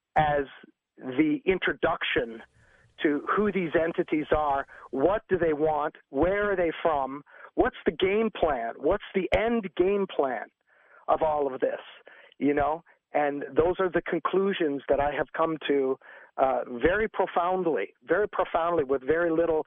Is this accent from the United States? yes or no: no; French Canada, Canada; You know, I'm from French Canada, so...